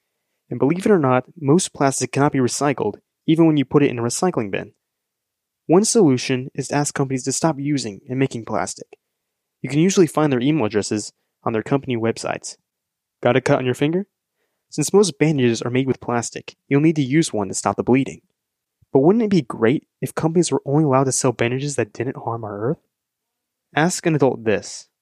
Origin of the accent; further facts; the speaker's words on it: United States; I'm from the United States.